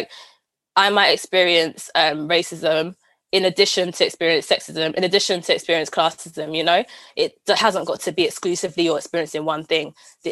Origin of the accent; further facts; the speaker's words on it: London, United Kingdom; I guess I'm from London, so at the real London